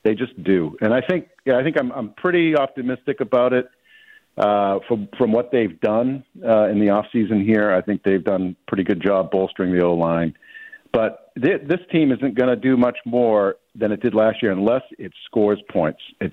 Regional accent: Maine, United States; I'm from Maine. I am probably the biggest Steeler fan that ever existed in this state.

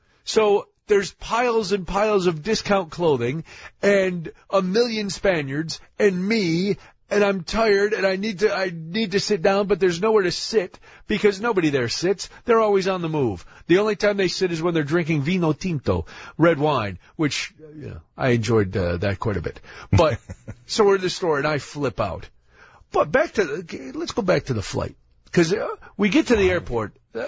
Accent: United States; I'll say bathroom because I'm an American.

